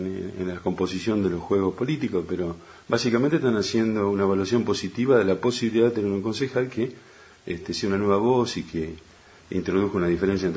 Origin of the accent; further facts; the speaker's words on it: Argentina; Vamos a comer acá un asado, como buenos argentinos y acá del interior de la provincia del campo.